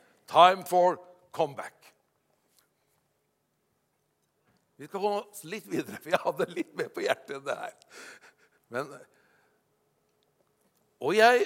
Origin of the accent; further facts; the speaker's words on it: Hokksund, Buskerud, Norway; når vi i ungdommen hadde nytt liv, ungdomsarbeid hjemme i Hokksund